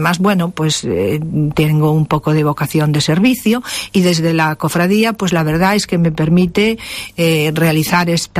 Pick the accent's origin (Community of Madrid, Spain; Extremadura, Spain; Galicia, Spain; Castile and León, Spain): Galicia, Spain; Ferrol; Pero ya desde pequeña yo tenía una especial vocación por las procesiones. Yo me crié en Ferrol.